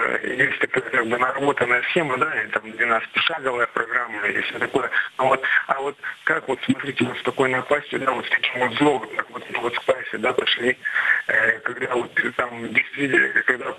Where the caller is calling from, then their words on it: Irkutsk, Irkutsk Oblast, Russia; я звоню из Иркутска.